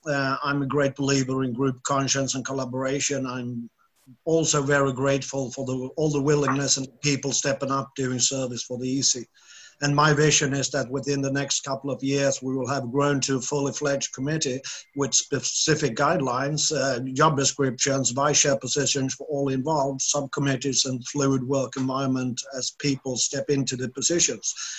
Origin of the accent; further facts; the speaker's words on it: Malmö, Skåne, Sweden; I'm from Malmö, Sweden